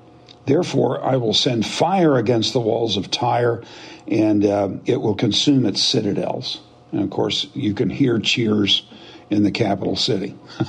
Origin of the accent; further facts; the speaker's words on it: Oklahoma, United States; I'm from Oklahoma, and I went to the University of Oklahoma, and our dreaded enemy all through my lifetime was the University of Texas.